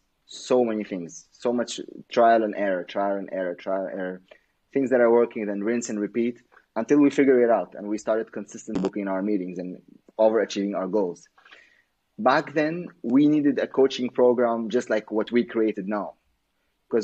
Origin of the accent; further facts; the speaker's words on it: Syria; now in Germany; because I came from Syria. I came to Germany in 2013, so I had to support my family.